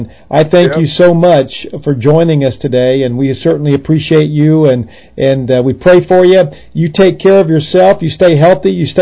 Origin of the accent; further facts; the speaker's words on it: United States; we should remind ourselves that we as the American people are pretty tough ourselves.